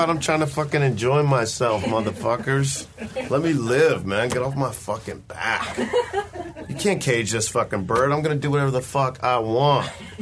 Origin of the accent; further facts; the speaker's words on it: Florida, United States; now in San Francisco, United States; I grew up in Florida, and like the weed kids would like spray with like embalming fluid and like bug spray and shit.